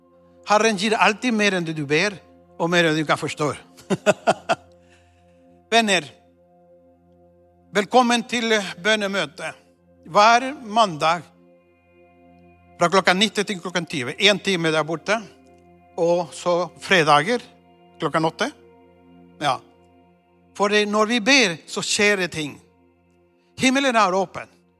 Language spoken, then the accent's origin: Swedish; Chile; Swedish is a second language; now in Norway; Jag är upprinnelig från Chile, min kona och jag. Och vi har bott i Norge och här uppe i Skandinavien längre än vad vi har bott i Chile.